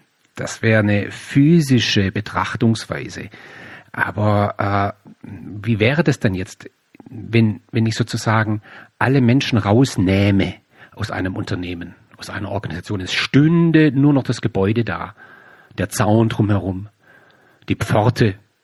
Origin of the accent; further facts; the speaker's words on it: Baden-Württemberg, Germany; ich komme hier aus dem Süden, hier gibt es in der Nähe von meinem Heimatort gibt's das Headquarter von Bosch